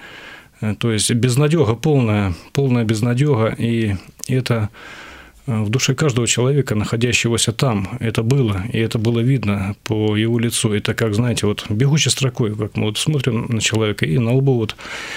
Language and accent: Russian; Klintsy, Bryansk Oblast, Russia; мне 46 лет. Родом я из Брянской области, город Клинцы, такой небольшой городок. В семье я рос один, в простой рабочей семье.